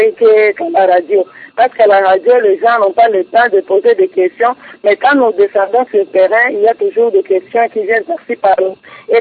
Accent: Uvira, South Kivu, DR Congo; comme ici chez nous à Uvira, qui est la porte d'entrée de toutes les guerres qui se passent au Congo

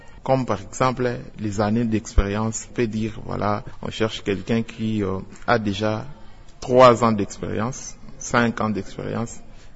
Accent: Kasaï, DR Congo; On est jeune, on est du Kasaï.

